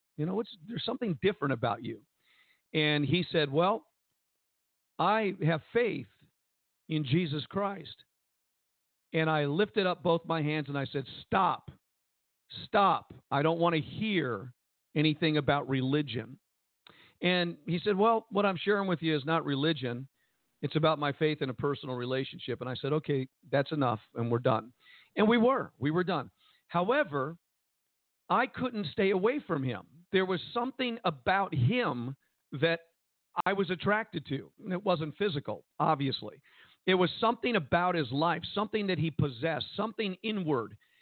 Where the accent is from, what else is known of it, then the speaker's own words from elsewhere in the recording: New Jersey, United States; I was Italian. I was from New Jersey.